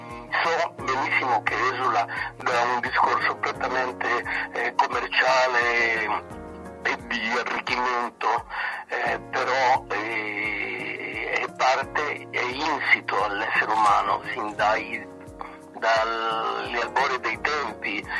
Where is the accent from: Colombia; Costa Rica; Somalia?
Costa Rica; now in Italy; sono nato appunto in Costa Rica, per cui sono cresciuto anche con compagni di scuola e di liceo di tutti i colori.